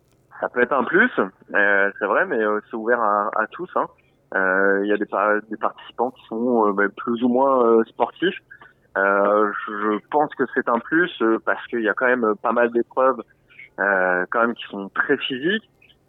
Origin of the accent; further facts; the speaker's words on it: Centre-Val de Loire, France; now in Châtellerault, France; Alors oui, j'habite à côté de Châtellerault, c'est vrai, depuis 6 ans. Je suis pas originaire de la Vienne, hein, je suis originaire du Loir-et-Cher, d'un petit village à côté de Blois. Voilà, mais la Vienne n'était pas inconnue puisque j'étais une partie de mes études sur Poitiers.